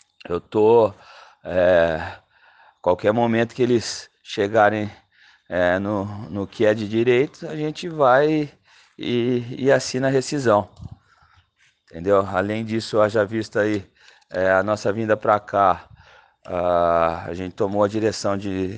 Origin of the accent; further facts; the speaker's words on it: Campinas, São Paulo, Brazil; sou de Campinas, São Paulo.